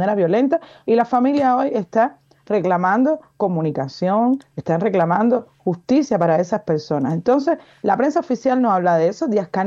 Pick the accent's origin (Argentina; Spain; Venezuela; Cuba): Cuba; que somos los cubanos